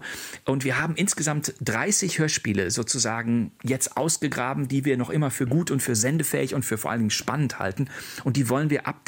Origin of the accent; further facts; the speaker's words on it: Bonn, North Rhine-Westphalia, Germany; die ich damals als ein in Nordrhein-Westfalen, in Bonn lebender Mensch vom WDR in erster Linie empfangen habe.